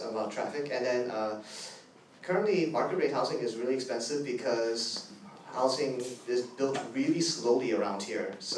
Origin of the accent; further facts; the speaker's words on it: San Francisco, California, United States; from Excelsior.